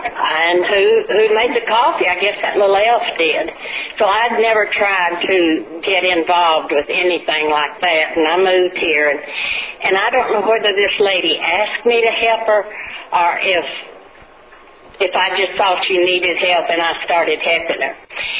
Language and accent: English; Texas, United States; So all my friends decided that I needed to move to Texas, back to Texas, because I was raised in Texas. I needed to move back here